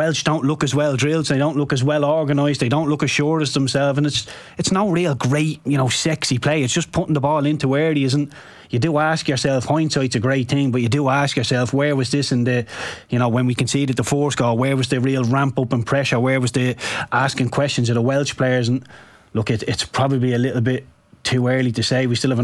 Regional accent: Ireland; As an Irishman, you look at it and you think it's absolutely infuriating.

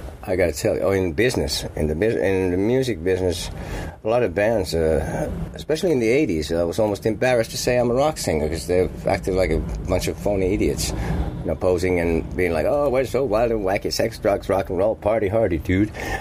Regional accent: Finland; Yeah, I'm glad I'm from Finland

